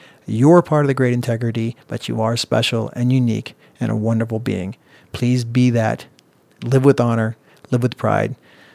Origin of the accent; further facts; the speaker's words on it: Independence, Missouri, United States; I grew up in Independence, Missouri, so that's a deep part of my core, you know.